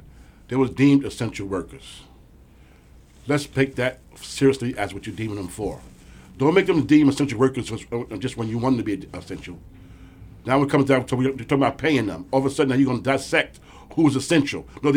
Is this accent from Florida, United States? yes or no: no; Queens, New York, United States; I'm from Queens, so I know we have a few, you know what I'm saying?